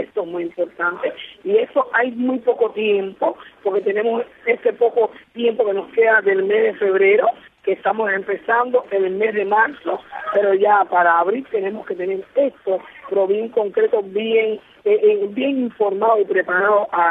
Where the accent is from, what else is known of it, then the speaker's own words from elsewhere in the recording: Cuba; tenemos que agradecerle mucho a los exiliados cubanos, que son tan cubanos como nosotros